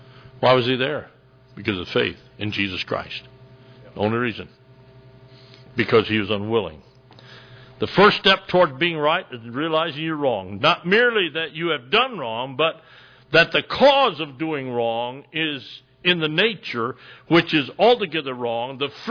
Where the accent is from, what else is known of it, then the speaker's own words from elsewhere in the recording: Michigan, United States; I know I grew up in Michigan, and we graft a lot of trees. At my house in Michigan, on my farm